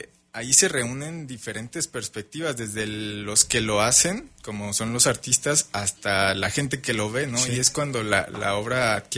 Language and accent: Spanish; Michoacán, Mexico; se me ocurrió llevar mi portafolio a un periódico local en Michoacán, soy de Michoacán